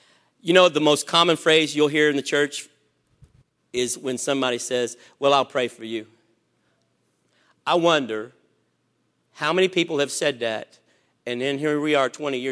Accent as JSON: {"language": "English", "region": "Indiana", "country": "United States", "said": "You see, I'm from the South, Southern Indiana. I actually spent time in Hazard. I know where Beattyville, Kentucky is."}